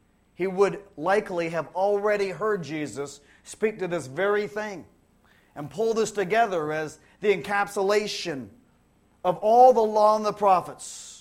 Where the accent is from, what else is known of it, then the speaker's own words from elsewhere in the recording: California, United States; I grew up in Orange County.